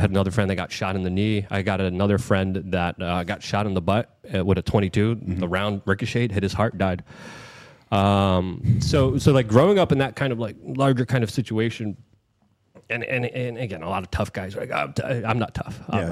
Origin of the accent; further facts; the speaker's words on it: New York City, New York, United States; Because like growing up in New York City, you automatically have kind of a distrust of authority of police officers